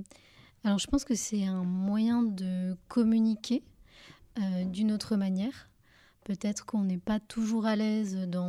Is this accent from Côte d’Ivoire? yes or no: no; Hauts-de-France, France; Et alors à l'époque, j'habitais à Lille, je viens du Nord